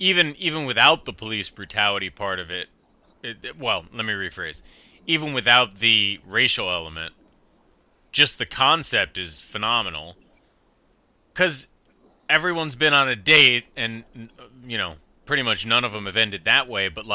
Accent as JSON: {"language": "English", "town": "Chicago", "region": "Illinois", "country": "United States", "tie": "born or raised there", "said": "We're seamlessly moving from Brittany Runs a Marathon to your trip to my hometown to see music."}